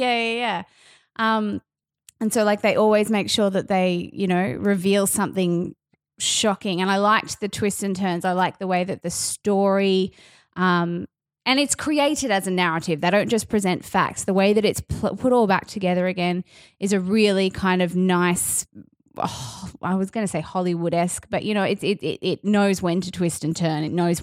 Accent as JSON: {"language": "English", "town": "Brisbane", "region": "Queensland", "country": "Australia", "said": "We are from Brisbane, so I'm not shitting on Brisbane, by the way."}